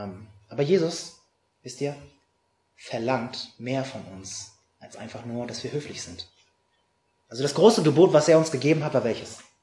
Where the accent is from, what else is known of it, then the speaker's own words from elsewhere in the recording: Hamburg, Germany; ich komme ja aus dem Norden, aus Hamburg